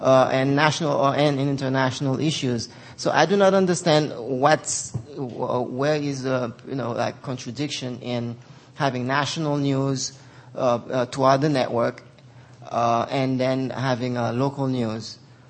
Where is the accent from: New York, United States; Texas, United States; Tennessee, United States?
New York, United States; I'm from New York, WBAI.